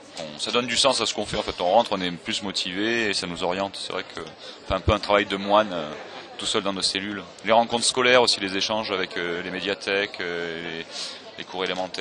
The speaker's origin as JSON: {"language": "French", "town": "Marseille", "region": "Provence-Alpes-Côte d'Azur", "country": "France", "said": "donc je dis que je suis de Marseille, etc."}